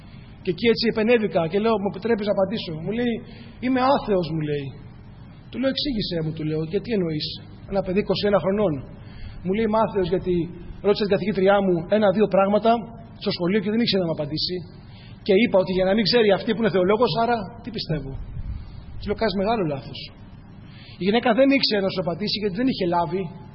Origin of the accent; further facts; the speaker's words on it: Athens, Attica, Greece; now in Kalamata, Greece; Στην Αθήνα μεγάλωσα, στην Αθήνα γεννήθηκα.